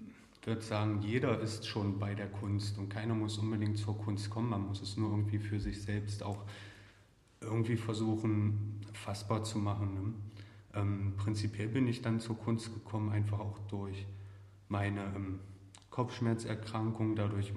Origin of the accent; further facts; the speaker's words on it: Aschersleben, Saxony-Anhalt, Germany; Das spüre ich natürlich ganz prinzipiell in Aschersleben, meiner Heimatstadt.